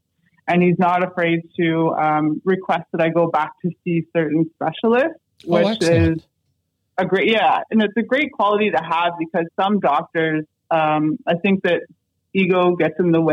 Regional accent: Ontario, Canada; born there; from the time I was born in Southwestern Ontario.

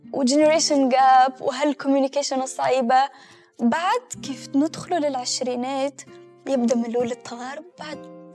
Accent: Tunisia; طفولتي بسيطة في تونس، كل عمري عشت في تونس يعني.

